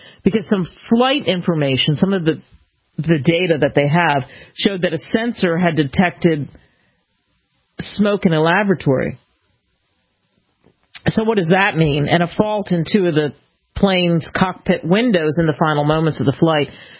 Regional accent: Philadelphia, United States; born or raised there

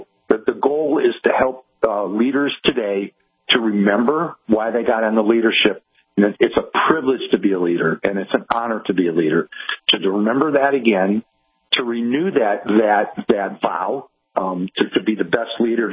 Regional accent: Cleveland, Ohio, United States; moved away as an adult; also born or lived in Kansas City / Louisville / Missouri / Northern Michigan; I'd have to leave Cleveland, my hometown, and moved to Kansas City and worked for a big, large healthcare system there for 10 years, and then to Louisville, and back to rural Missouri as my first time CEO, and then Northern Michigan

